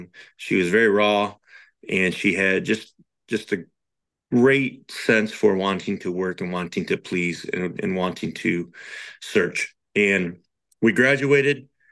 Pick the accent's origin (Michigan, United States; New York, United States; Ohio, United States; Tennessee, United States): Michigan, United States; Hadley; Growing up in Hadley, Michigan, my county, my city, they didn't have working dogs.